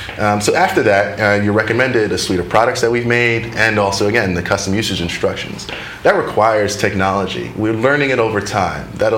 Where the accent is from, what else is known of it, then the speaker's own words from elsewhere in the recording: Queens, New York, United States; Queens, New York, born and raised. Yeah, my family's still there right now.